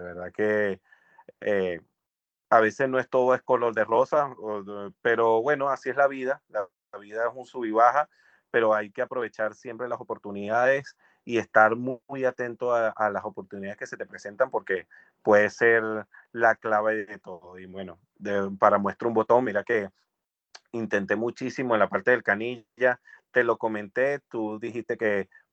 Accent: Venezuela; eso nos orgullece nosotros como venezolanos

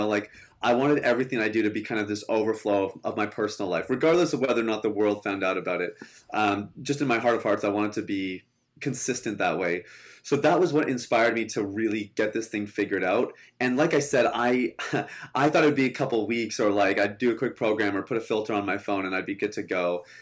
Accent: Canada; I grew up in Canada. I guess I'm like a first generation Canadian. Both of my parents immigrated. My dad is a pastor, and he's a third generation pastor.

